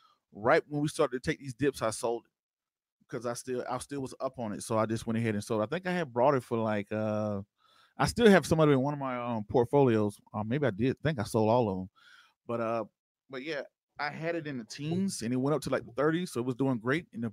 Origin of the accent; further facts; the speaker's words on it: Georgia, United States; I'm a little bit more comfortable because I'm from Georgia.